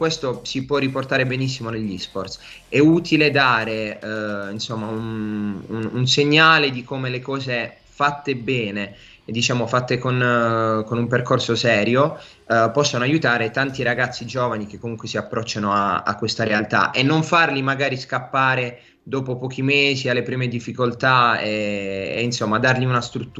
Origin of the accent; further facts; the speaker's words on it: Bari, Apulia, Italy; io sono di Bari, ho 26 anni